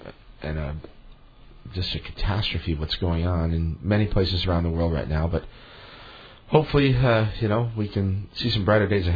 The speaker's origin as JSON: {"language": "English", "town": "Chicago", "region": "Illinois", "country": "United States", "tie": "born or raised there", "also_born_or_lived": "Denver, Colorado", "said": "I grew up in the Chicago area and then lived most of my adult life in the Denver, Colorado area and then just moved here 4 or 5 years ago."}